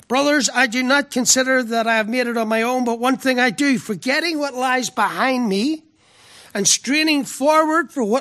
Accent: Ireland; I'm an Irishman.

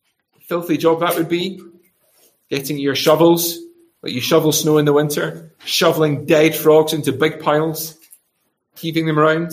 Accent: Scotland, United Kingdom; As I mentioned earlier on, as a Scot, I'm incredibly familiar with the midgie.

